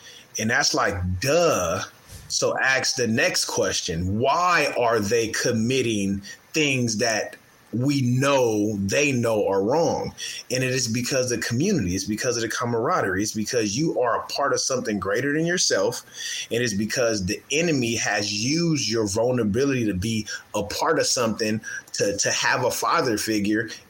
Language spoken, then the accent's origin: English; California, United States; I born and raised in South Central California, which is gangland.